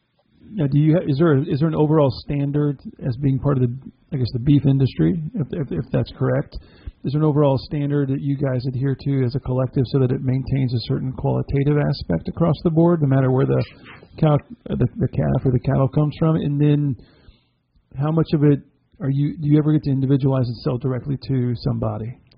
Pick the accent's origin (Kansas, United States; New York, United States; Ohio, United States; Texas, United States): Texas, United States; I'm, like I said, I grew up in Texas. It's pretty much what we're given that before we're given actual baby food down here.